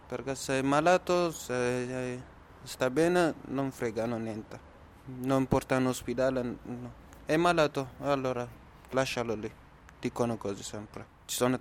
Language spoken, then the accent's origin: Italian; Eritrea; Italian is a second language; also born or lived in Sudan / Libya; now in Italy; Da prima sono scappato dall'Eritrea a Sudan